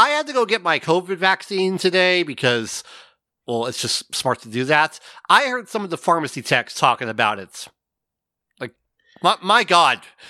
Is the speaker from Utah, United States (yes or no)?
no; California, United States; Like, I remember, I grew up in California. I know what insane driving is like.